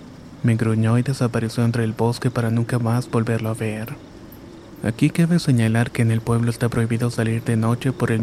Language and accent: Spanish; Rayones, Nuevo León, Mexico; now in Montemorelos, Mexico; Esto me pasó en un pueblito cerca de Monte Morelos donde vivo actualmente. Aunque mi familia y yo somos originarios de Rayones, Nuevo León.